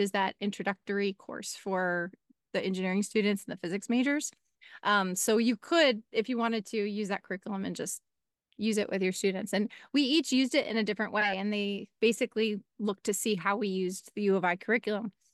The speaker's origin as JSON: {"language": "English", "region": "Illinois", "country": "United States", "tie": "born or raised there", "said": "And I grew up in the Chicago suburbs. And so out there, there's a lot of physics."}